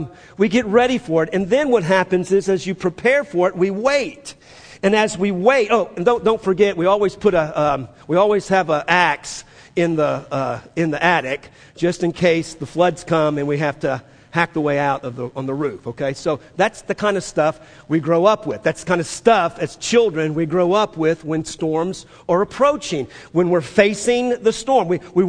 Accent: New Orleans, Louisiana, United States; In growing up in New Orleans, it was the hurricane season that we always paid a close attention to.

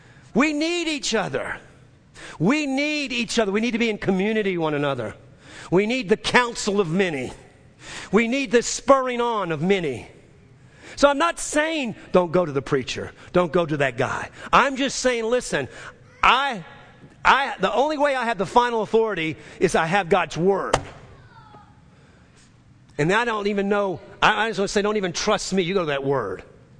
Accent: Metairie, Louisiana, United States; I was in the kitchen table at 3612 James Drive where I grew up in Metairie, Louisiana.

